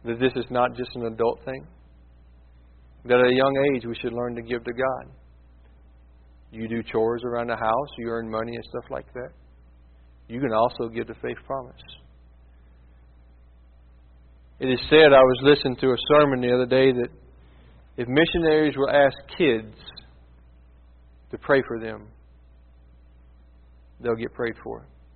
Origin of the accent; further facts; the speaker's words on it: Princeton, Kentucky, United States; from my hometown of Princeton, Kentucky.